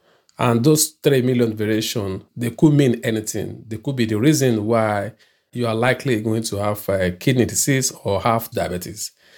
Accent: Lagos, Nigeria; born there; I was born in Lagos, Nigeria

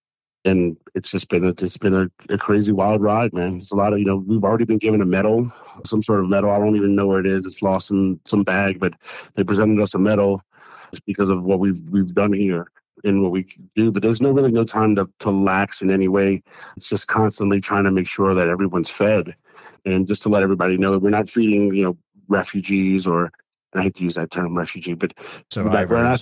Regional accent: New Orleans, Louisiana, United States; because of the fact that we're from New Orleans and New Orleans had Katrina

